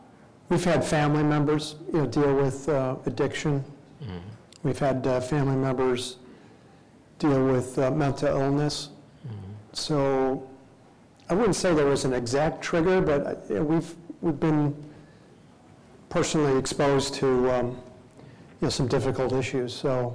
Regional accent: Chicago, Illinois, United States; now in Detroit, United States; I grew up in Chicago, so my dad's side of the family was Cubs fans, my mother's side of the family was White Sox fans

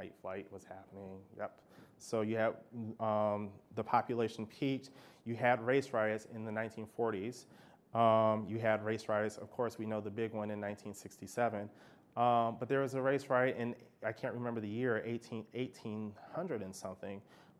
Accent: Michigan, United States; I grew up in Russell Woods. I grew up in Dexter Davis.

